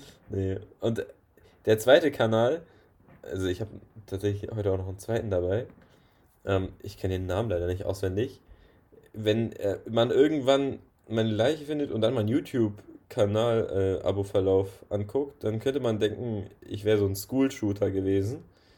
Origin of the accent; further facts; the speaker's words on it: Hamburg, Germany; also wir kommen ja beide aus Hamburg.